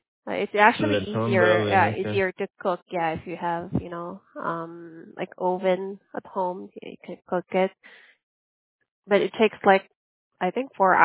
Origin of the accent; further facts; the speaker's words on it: Philippines; Oh, okay. You knew that I'm Filipino.